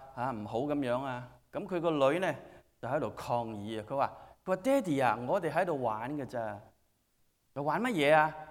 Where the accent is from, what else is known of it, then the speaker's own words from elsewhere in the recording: Guangdong, China; 特別係我哋廣東人嚇，因為我自己廣東人，我可以講，我哋廣東人講嘢好大聲噶